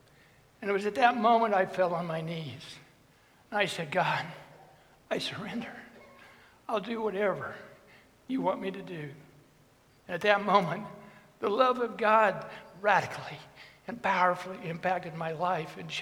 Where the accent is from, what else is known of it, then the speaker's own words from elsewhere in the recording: Wichita, Kansas, United States; I was born and raised here in Wichita.